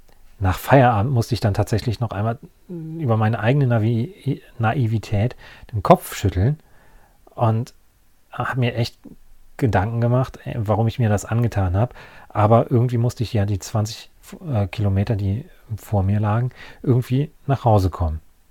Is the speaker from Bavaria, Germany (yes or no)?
no; North Rhine-Westphalia, Germany; Meine Heimat ist die Grenze zwischen Bergischem Land und Rheinland. Dort bin ich zu Hause